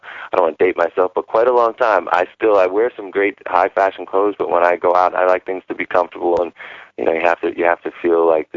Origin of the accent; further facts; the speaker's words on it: Newton, Massachusetts, United States; It was funny because I grew up in Newton, Massachusetts, and you know, two things do not come from Newton, and that's bull riders and tough guys.